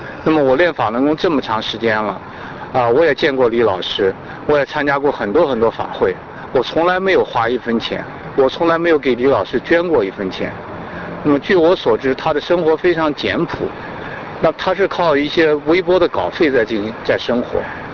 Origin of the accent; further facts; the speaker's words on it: China; now in United States; 但是我们在中国长大的，我们从小到大已经说实在在我们的心理上已经有很大很大的阴影